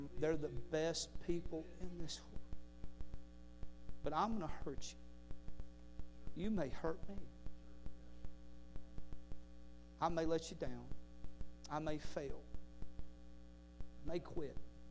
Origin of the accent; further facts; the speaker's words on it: Paulding County, Georgia, United States; I grew up in Paulden County. I've known this area.